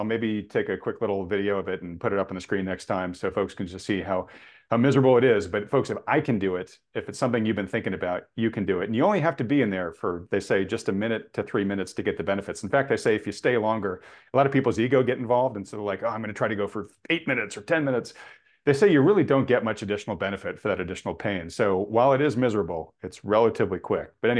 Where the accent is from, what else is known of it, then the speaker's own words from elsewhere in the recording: New England, United States; now in Northern California, United States; I grew up in New England. I did my time there, right? I still think it's too cold for me here in Northern California.